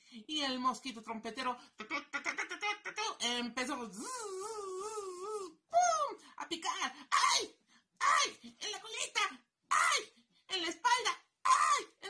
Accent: Mexico; vengo desde México para, en cuentos, a contarles una historia

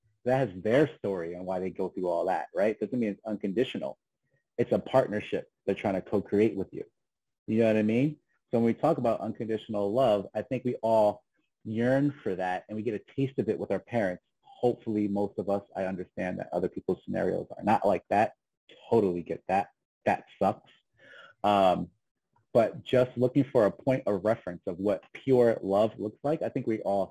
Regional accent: United States; I played in Germany for 10 years as an American

